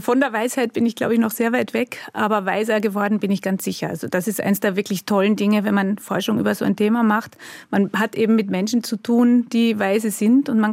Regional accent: Vienna, Austria; Meine Mama ist auch Österreicherin und ich bin in Wien aufgewachsen. Also ich bin schon als ganz kleines Baby dann wieder mit meinen Eltern zurück nach Österreich gekommen.

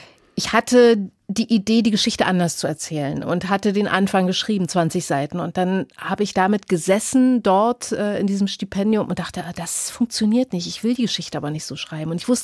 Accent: East Berlin, Berlin, Germany; Und es ist für mich aber trotzdem sehr viel stärker Ost-Berlin meine Heimat, wenn ich von Heimat sprechen kann.

